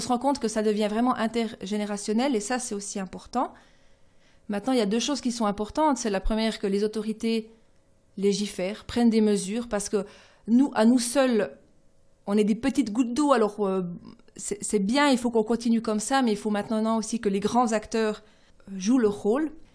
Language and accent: French; Biel/Bienne, Bern, Switzerland; comme on dit chez nous à Bienne.